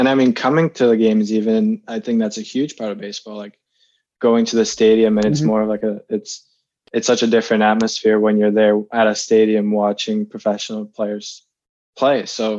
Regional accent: Slovakia; now in Canada; I myself don't know if I am a Canadian or not a Canadian yet officially, but right. If I consider myself a Canadian or Slovakian, I obviously am very still, the roots are still very important to me. And mostly my dad does keep in touch with back in Slovakia

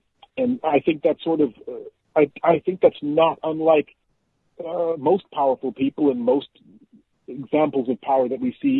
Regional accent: Zambia; Yeah, I grew up in Zambia, which is basically right along the equator in Africa. And I loved growing up there.

